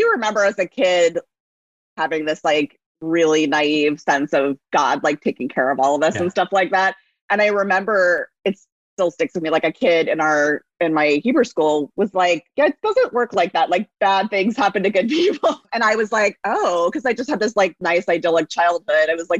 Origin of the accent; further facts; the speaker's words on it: Santa Cruz, California, United States; Yeah, I grew up in Santa Cruz, California, which is a very laid back town in California, Northern California. I was raised Reform Jewish, but there was only one synagogue in town.